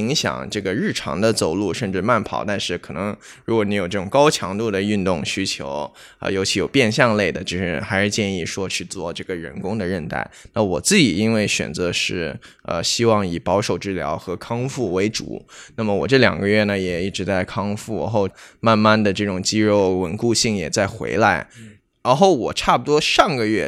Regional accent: Canada; 其实因为我自己是加拿大出生长大的

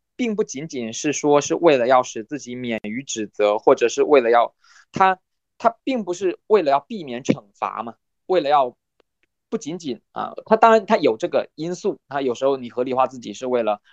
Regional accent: China; 我想这个我们中国人就特别的能理解，对吧？

